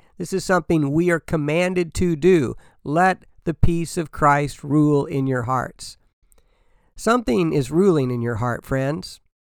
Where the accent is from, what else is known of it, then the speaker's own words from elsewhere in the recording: Danville, Illinois, United States; Growing up in Danville, Illinois, I was and still am a Cubs fan.